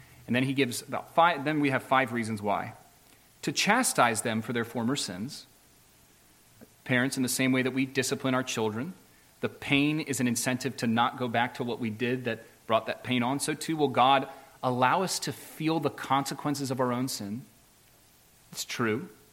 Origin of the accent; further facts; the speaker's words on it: Maryland, United States; I'm from Maryland, and where I come from, ants are not a big deal.